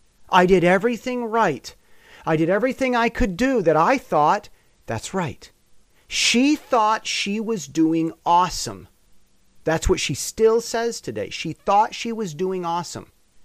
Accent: United States; now in Taiwan; As an American who's lived in Taiwan 10 years

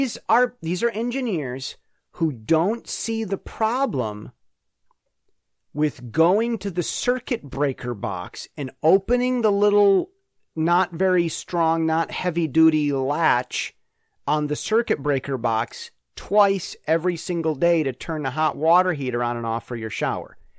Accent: United States; now in Taiwan; See, as an American who's lived in Taiwan for 10 years, I have something to say about this.

